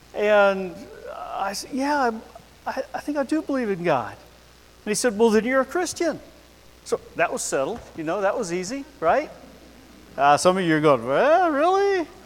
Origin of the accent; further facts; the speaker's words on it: Tacoma, Washington, United States; So I grew up in the Pacific Northwest, Tacoma, Washington.